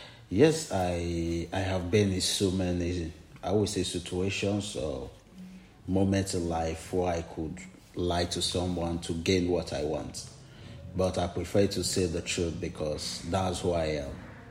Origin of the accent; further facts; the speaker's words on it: Nigeria; also born or lived in Ukraine; now in Germany; I'm from Nigeria. I have been to Ukraine, and when the war in Ukraine happened, then I moved down to Germany. So I've been here for a year plus